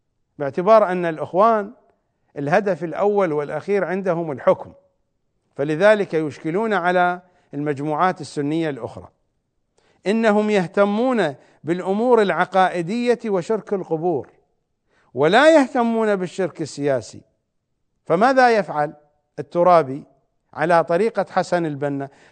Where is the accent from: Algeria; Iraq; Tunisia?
Iraq; سرقوا الأموال كلها مثل ما حدث عندنا في العراق